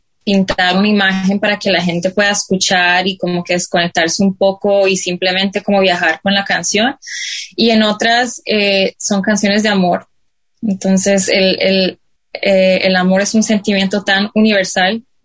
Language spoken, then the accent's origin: Spanish; New York, United States; born there; yo nací en Nueva York y mis raíces son bolivianas y Carlos es colombiano. Los dos nos conocimos en Nueva York. Entonces yo crecí con mucho pop de los 90.